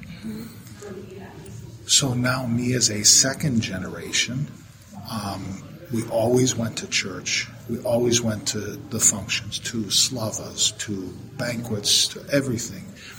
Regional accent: Chicago, Illinois, United States; born there; I'm 65 years old. I was born in Chicago here. I'm a second generation. My grandparents came from Leica area.

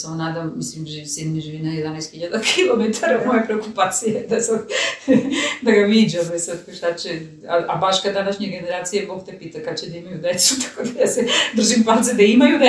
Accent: Spain; Ja ako imam nešto da ljudi blago osjete da možda nisam Španac, baš kao što kad me vide nikad ne misle da sam Španac, jer ne ličim na Špance. Recimo, ja francuski i engleski imam perfektan naglasak

